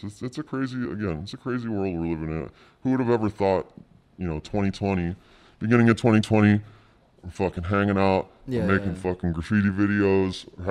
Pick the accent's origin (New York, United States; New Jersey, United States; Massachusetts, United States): New Jersey, United States; Jersey City; because I grew up in Jersey City. So when I got to California, the surfers were like, hey, some white guy